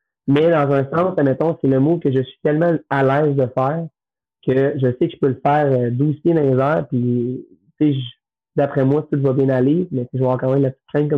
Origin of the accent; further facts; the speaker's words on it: Quebec, Canada; Non, moi, je dis que je viens de Montréal, mais moi, je viens plus de la rive sud de Montréal, de Montérégie.